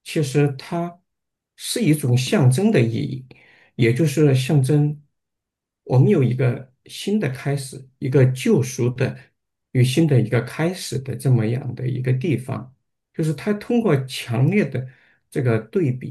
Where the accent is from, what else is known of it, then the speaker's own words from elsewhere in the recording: China; 以前在我们都来自大陆